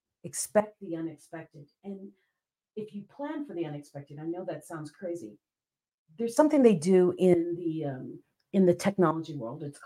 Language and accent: English; Fort Dix, New Jersey, United States; born there; See, I was born in New Jersey. I was born in Fort Dix.